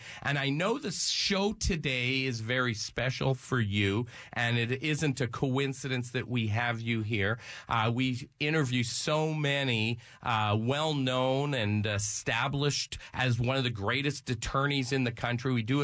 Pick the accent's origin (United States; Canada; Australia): Canada; I'm from Canada, so I say Braffman.